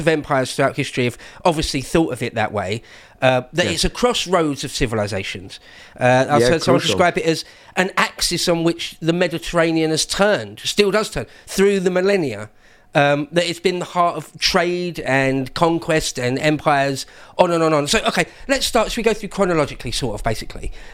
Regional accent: England, United Kingdom; As an Englishman, you like to think, oh, we've got so much history.

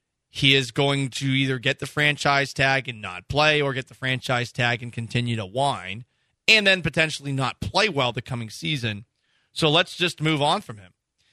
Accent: Canada; I speak French. I'm French Canadian.

